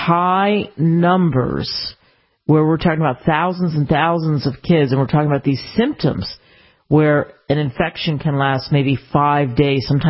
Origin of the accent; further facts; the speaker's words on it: Pennsylvania, United States; I grew up outside of Philadelphia